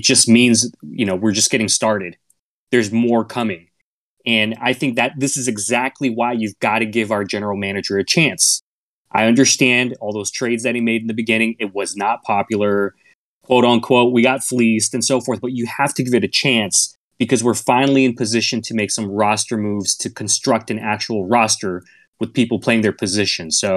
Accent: Oregon, United States; Yeah, I grew up in Oregon. I'm on the East Coast now

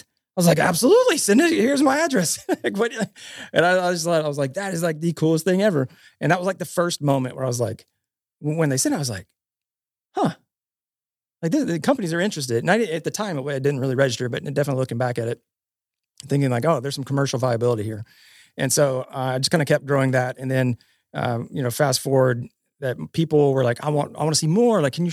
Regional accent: Nashville, Tennessee, United States; also born or lived in Cincinnati, United States; So I grew up here in Nashville, moved back down to Nashville.

